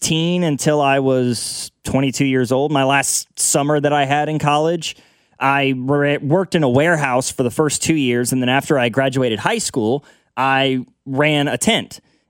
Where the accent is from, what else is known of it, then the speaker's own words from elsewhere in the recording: Lawson, Missouri, United States; I grew up in Lawson. I know a lot of people may not even know where that is. I always just say it's near Excelsior Springs, And if people don't know where Excelsior Springs is, I say I'm from Kansas City because it's just easier that way, right?